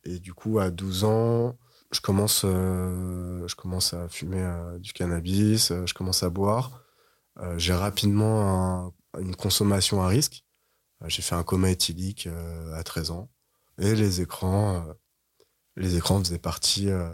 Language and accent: French; Paris, Île-de-France, France; J'ai grandi dans Paris, dans le 18e